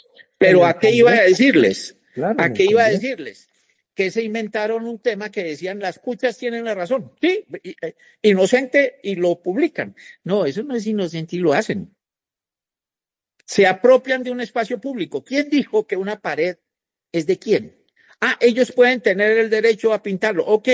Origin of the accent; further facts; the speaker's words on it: Colombia; Un momento, yo me siento colombiano.